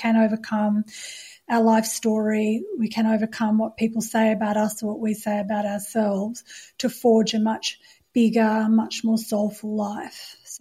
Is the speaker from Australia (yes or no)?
yes; Perth, Western Australia, Australia; growing up in Perth